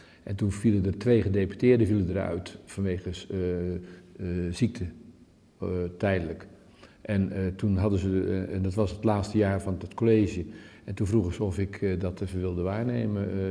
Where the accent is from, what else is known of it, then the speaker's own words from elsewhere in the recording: Middelburg, Zeeland, Netherlands; also born or lived in Rotterdam; Ik ben dus vanaf van 47, hè. Dus toen ik en ik ben geboren in Rotterdam en mijn ouders zijn al vrij snel naar Middelburg verhuisd.